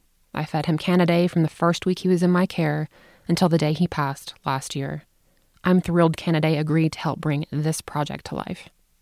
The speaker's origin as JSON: {"language": "English", "region": "the South", "country": "United States", "tie": "born or raised there", "accent": "Southern", "lives_now": "Salt Lake City, United States", "said": "I'm a raving lunatic who lives in Salt Lake City. And I was born and raised in the South, which may... explain the from time to time awkward Southern accent"}